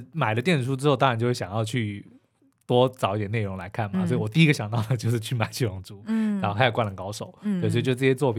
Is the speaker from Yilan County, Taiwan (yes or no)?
no; Kaohsiung, Taiwan; born there; also born or lived in Longtan; 因为我们那时候是搬到龙潭，然后那但是我们那个时候老家还在高雄，因为我在高雄出生